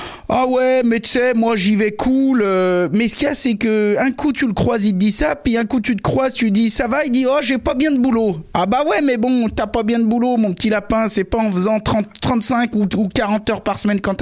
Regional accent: Auvergne-Rhône-Alpes, France; maintenant je suis dans la Loire, mais j'ai grandi dans l'Ain, moi.

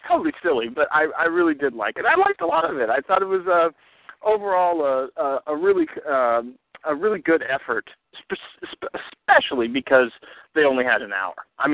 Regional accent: United States; As an American, I don't know if that's true.

